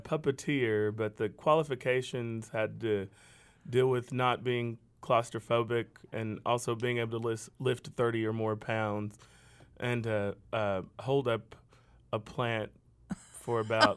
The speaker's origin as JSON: {"language": "English", "town": "Louisville", "region": "Kentucky", "country": "United States", "said": "I'm only saying that because I'm from Louisville."}